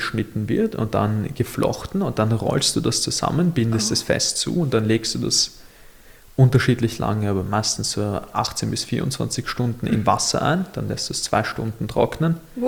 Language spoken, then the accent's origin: German; Mauerbach, Lower Austria, Austria; ich komme ja aus Mauerbach, das ist, ja. Die, kennst du das, direkt an der Grenze zu Wien?